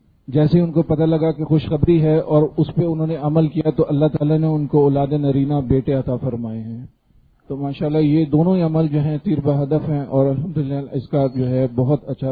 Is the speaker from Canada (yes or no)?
yes; Mississauga, Ontario, Canada; میرا تعلق کینیڈا سے ہے، مسز ساگر شہر سے.